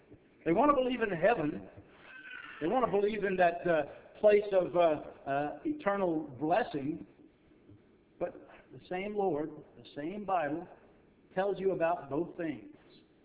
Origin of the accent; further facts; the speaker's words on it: Texas, United States; It is the most heat, remember, I'm from Texas, but that was the most heat that I've ever felt